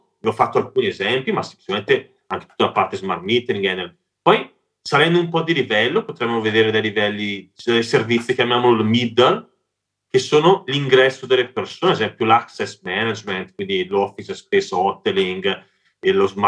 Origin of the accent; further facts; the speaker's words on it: Bergamo, Lombardy, Italy; accent: Bergamasque, Val Seriana; Posso partire, essendo io bergamasco, si sentirà forse dal mio accento, valseriana per chi ha l'orecchio fine, da un bellissimo progetto fatto nella mia città d'origine